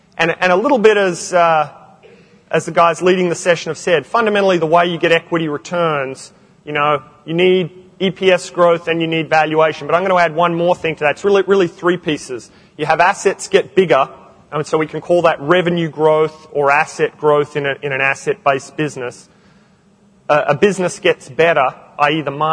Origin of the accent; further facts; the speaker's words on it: Canberra, Australian Capital Territory, Australia; moved away as an adult; also born or lived in Sydney; now in Baltimore, United States; Born and raised in Canberra, college here in Sydney, and actually my folks live in Perth, but I'm over in Baltimore in the States now.